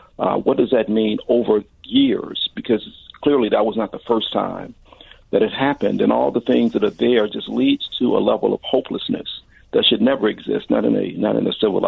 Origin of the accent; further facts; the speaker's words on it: Chicago, Illinois, United States; But I grew up in North Lawndale, which is where BBF is located.